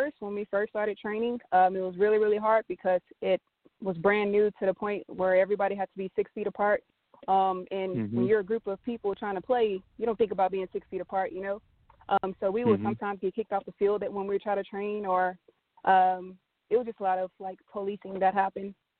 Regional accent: Texas, United States; I mean, I might be biased because I'm from Texas, but I feel like Texas has the best talent.

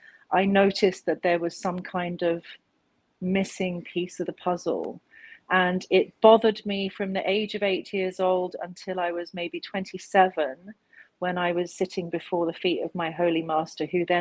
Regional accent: England, United Kingdom; my background is I was born in England and raised in England, but I spent quite a lot of time in India as a child because my father is from Kashmir, India.

